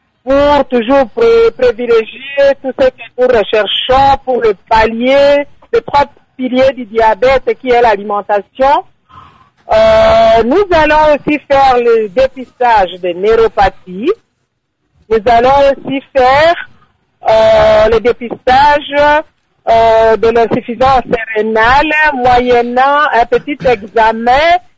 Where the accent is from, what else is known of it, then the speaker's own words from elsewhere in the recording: Kinshasa, DR Congo; chez nous, à Kinshasa, RDC, spécialement la ville de Kinshasa